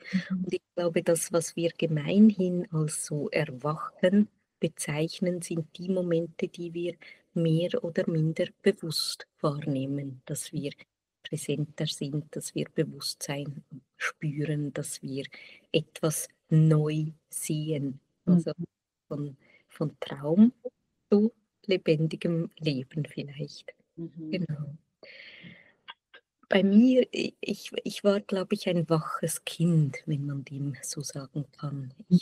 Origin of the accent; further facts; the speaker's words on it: Switzerland; accent: Swiss German; now in Zurich, Switzerland; es ist zwar Deutsch mit Akzent, es ist Schweizerdeutscher Akzent. Ich komme aus der Schweiz. Ich bin tatsächlich in den Bergen, in der Nähe der Bergen geboren und wohne heute in Zürich mit meiner Familie.